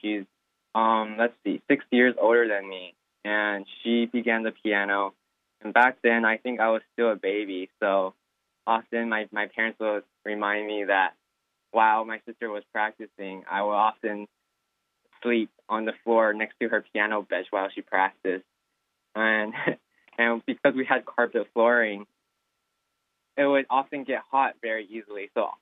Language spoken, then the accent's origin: English; Fremont, California, United States; Yeah, I grew up in Fremont, California.